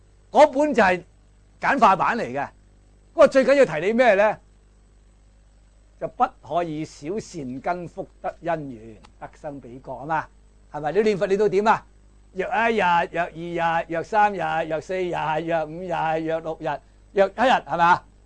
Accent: Hong Kong; 点知我哋香港人好福报啊？

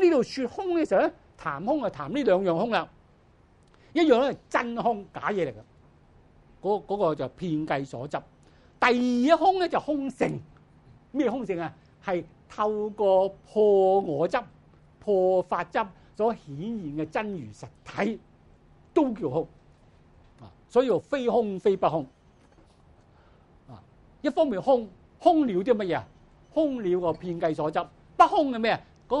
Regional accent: China; 我哋中国人叫做茶杯

